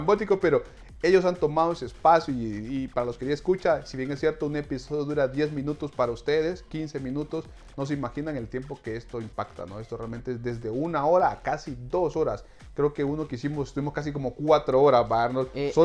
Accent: Honduras; me llama la atención saber cómo está y qué es lo que está pasando en mi tierrita Honduras.

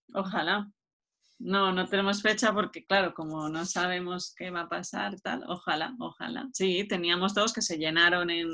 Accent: Madrid, Community of Madrid, Spain; also born or lived in Frankfurt / London; now in Mallorca, Spain; Yo he vivido en Madrid, soy de Madrid, he vivido en Madrid, luego he vivido en Frankfurt, en Londres, tal, o sea, siempre hacía megaciudades y hace pues como un año y medio nos vinimos a vivir a Mallorca

